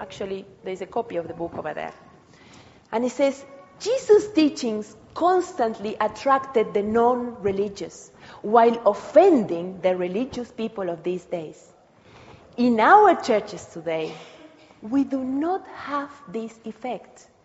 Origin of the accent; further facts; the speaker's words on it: Argentina; English is a second language; I come from Argentina, everything about football, not too much about tennis.